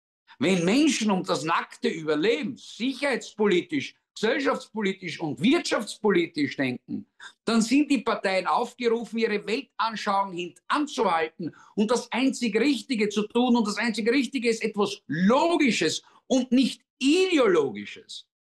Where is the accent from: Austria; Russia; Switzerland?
Austria; Wenn ich in meine Geburtsurkunde schaue als Österreicher und du in deine Geburtsurkunde als Deutscher schaust